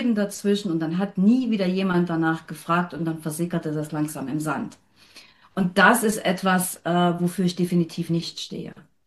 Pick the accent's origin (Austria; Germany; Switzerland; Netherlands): Germany; Leipzig, Saxony; ich komme aus Leipzig und ich bin in der Welt zu Hause.